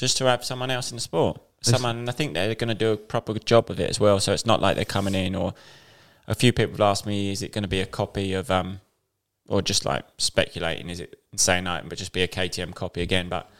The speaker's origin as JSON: {"language": "English", "country": "United Kingdom", "said": "Can't do any harm, especially being British as well."}